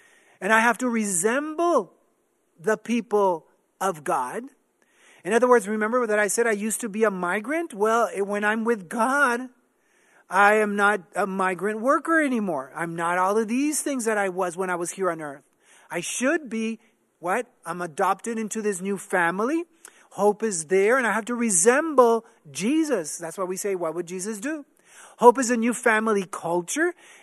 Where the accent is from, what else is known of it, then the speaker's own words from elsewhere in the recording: Texas, United States; I became a migrant worker automatically. I was a Texan because I was raised in Texas.